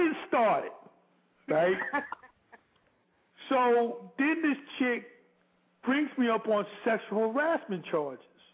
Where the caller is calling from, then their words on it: North Carolina, United States; I'm calling from North Carolina.